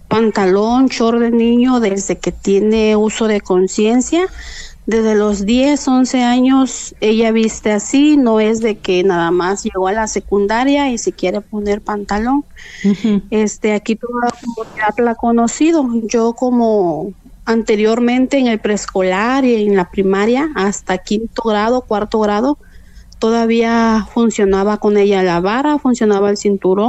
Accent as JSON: {"language": "Spanish", "town": "San José Manialtepec", "region": "Oaxaca", "country": "Mexico", "also_born_or_lived": "Nuevo León", "said": "nosotros somos originarias de esta comunidad de San José Manialtepec. Lamentablemente por cuestiones de trabajo tuvimos que salir al estado de Nuevo León"}